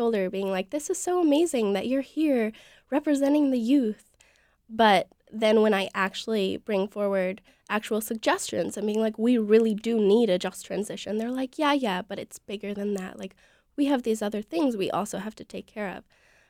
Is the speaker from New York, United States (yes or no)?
yes; New York, United States; No, not this legislature, but I have testified many times in my home state of New York and against fracking and other issues where I live.